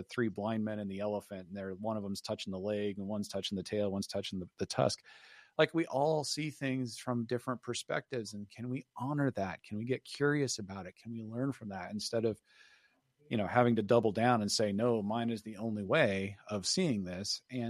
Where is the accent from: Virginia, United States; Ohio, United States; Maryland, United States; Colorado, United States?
Colorado, United States; Denver; when I was a young boy, I grew up in Denver and I grew up on the west southwest side of Denver.